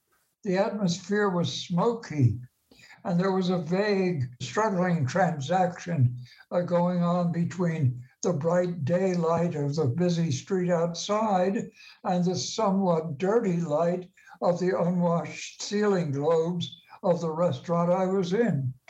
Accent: Maplewood, New Jersey, United States; My family, my father's family, had a burial plot in a cemetery in West Orange, New Jersey. I grew up in Maplewood nearby.

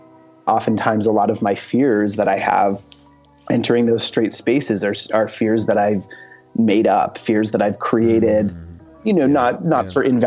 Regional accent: Maine, United States; I'm from Maine. We don't have a whole lot of LGBTQ persons

